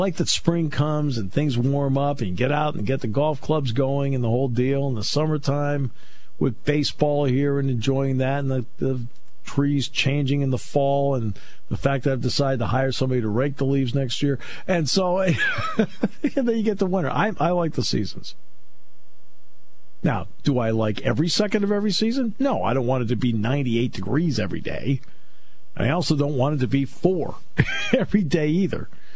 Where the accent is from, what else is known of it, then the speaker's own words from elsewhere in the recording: New England, United States; I'm 60 years old. I've been ready my whole life. It still stinks. I mean, really. I grew up in New England, man.